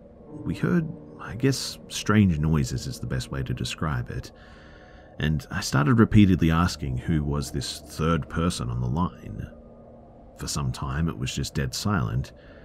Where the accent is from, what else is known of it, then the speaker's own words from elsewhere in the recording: Ukraine; English is a second language; I'm from the Ukraine